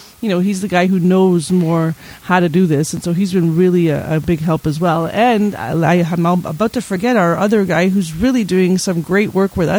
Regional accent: Canada; Yes, I'm also Canadian, and I live just on the island of Montreal, actually west of the city.

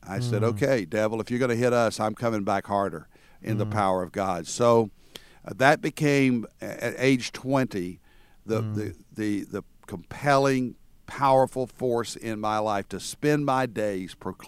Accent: Conway, Arkansas, United States; I was born in Conway, Arkansas, and lived the first 10 years of my life there with my parents and with our grandfather, my grandfather.

